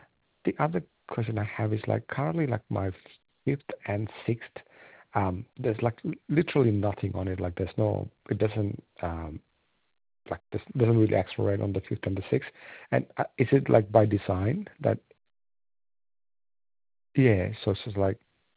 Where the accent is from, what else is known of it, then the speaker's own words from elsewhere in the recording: Canberra, Australian Capital Territory, Australia; No, so I'm from Canberra